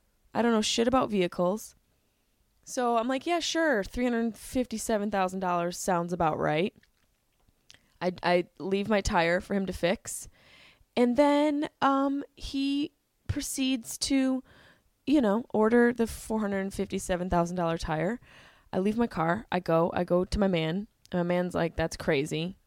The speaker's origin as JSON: {"language": "English", "town": "Syracuse", "region": "New York", "country": "United States", "tie": "born or raised there", "said": "And then I'm in Syracuse, my hometown, 23rd."}